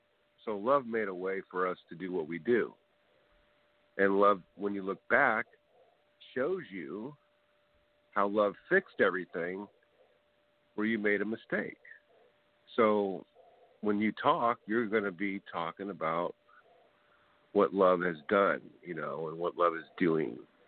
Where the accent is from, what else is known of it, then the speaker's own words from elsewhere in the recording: California, United States; Yeah, I'm from California. Yeah.